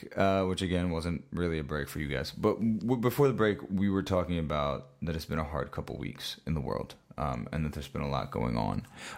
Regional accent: Tampa, Florida, United States; I grew up in the South, you know, I grew up in Tampa, and, you know, so much of... I grew up around a lot of Christianity.

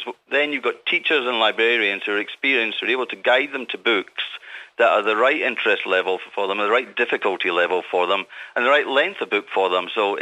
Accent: Scotland, United Kingdom; I'm Scottish

